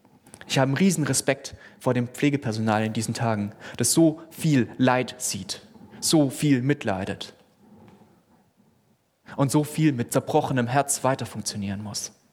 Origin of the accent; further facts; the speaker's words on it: Baden-Württemberg, Germany; ich bin ja auch Schwabe.